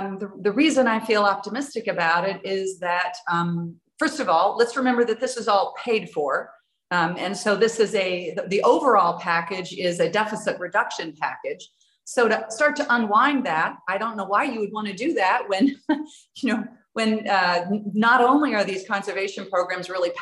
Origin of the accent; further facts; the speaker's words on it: Minnesota, United States; It's very good for my home state of Minnesota